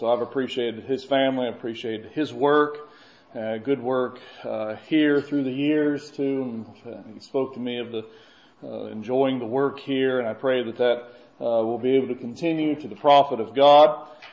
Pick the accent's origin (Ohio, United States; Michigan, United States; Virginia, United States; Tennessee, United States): Ohio, United States; I was born in Ohio, raised there, and we would travel to Florida once or twice a year.